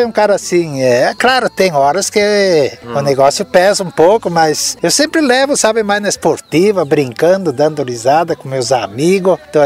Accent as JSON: {"language": "Portuguese", "town": "Erval Velho", "region": "Santa Catarina", "country": "Brazil", "tie": "born or raised there", "said": "Nasci, me criei aqui na Farrapos, mas daí saí, né?"}